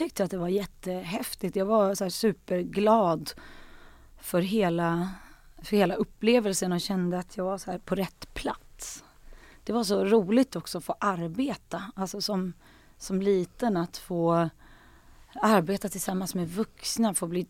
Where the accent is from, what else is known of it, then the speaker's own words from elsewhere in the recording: Sandane, Vestland, Norway; jag kommer från Sandane liksom.